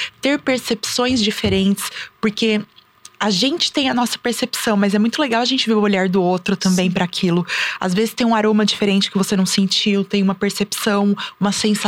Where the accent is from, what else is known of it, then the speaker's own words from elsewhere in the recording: Campinas, São Paulo, Brazil; eu sou de Campinas, então a gente tem ali o pessoal do vinho de Campinas